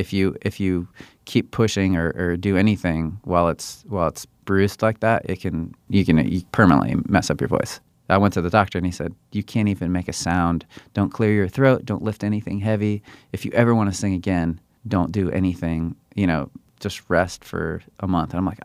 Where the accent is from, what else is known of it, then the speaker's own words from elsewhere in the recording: Washington, District of Columbia, United States; We're originally from Washington, D.C., and did the local band thing